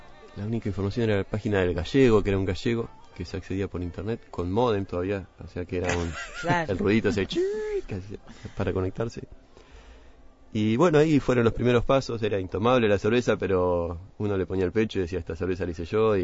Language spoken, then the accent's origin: Spanish; Río Negro, Argentina; Yo soy de Río Negro y siempre me interesaba el tema de la cerveza.